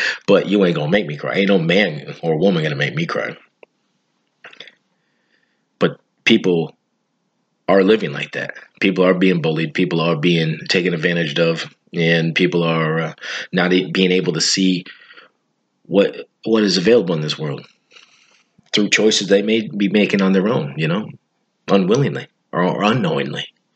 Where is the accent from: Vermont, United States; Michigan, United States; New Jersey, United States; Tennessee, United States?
Vermont, United States; we grew up in Vermont, you know. It is what it is. You know, I'm not going to sugarcoat what the state I grew up in and live